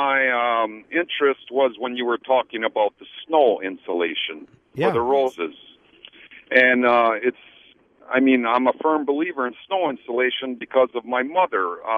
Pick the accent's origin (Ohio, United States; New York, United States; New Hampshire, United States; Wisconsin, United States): Wisconsin, United States; Milwaukee; And I'm from Milwaukee, Wisconsin. We get a lot of snow.